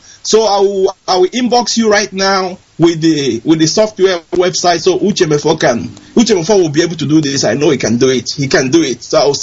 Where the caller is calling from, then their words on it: Ontario, Canada; Okay, I'm calling from Ontario, Canada.